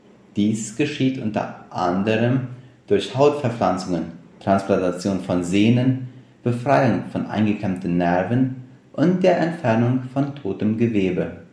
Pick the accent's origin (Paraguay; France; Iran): Paraguay; Friesland, San Pedro; also born or lived in Neuland; Ich bin in der Kolonie Neuland geboren und den größten Teil meiner Kindheit und Jugendzeit habe ich in Friesland erlebt.